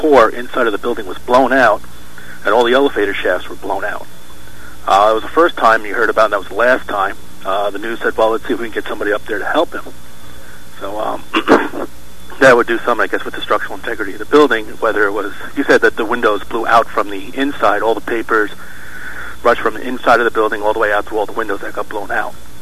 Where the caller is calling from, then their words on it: New Jersey, United States; I'm calling from New Jersey, watching the local news here.